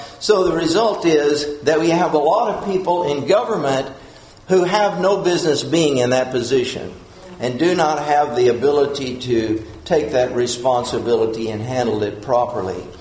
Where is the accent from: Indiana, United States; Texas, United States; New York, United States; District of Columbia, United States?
Texas, United States; Where I grew up in West Texas, we had to watch for snakes everywhere we went. Literally. Because we had rattlesnakes, we had all sorts of snakes out there.